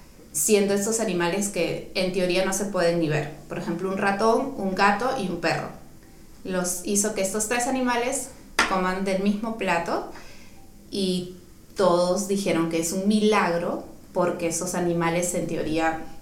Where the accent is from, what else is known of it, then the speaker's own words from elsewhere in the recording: Lima, Peru; also born or lived in Pucallpa; Cuando nací, al año fui a vivir a Pucallpa, que es una provincia por el lado de la selva de Perú. Viví ahí 2 años, después regresé a Lima y viví ahí toda mi vida.